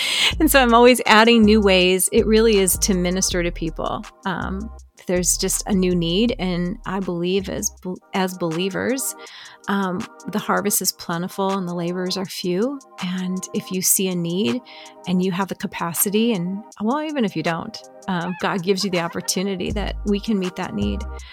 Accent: Illinois, United States; Well, I grew up in the Chicago suburbs And I was a musical theater actress.

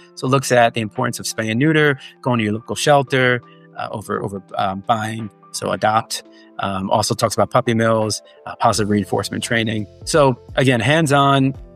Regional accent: New Jersey, United States; New Jersey.

